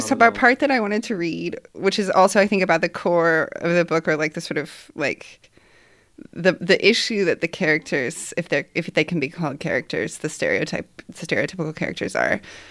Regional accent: United States; Obviously, I'm an American who comes here

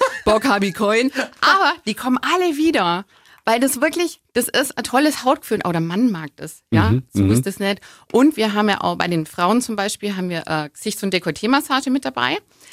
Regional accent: Augsburg, Bavaria, Germany; ich bin in Augsburg geboren, ich bin schon immer hier

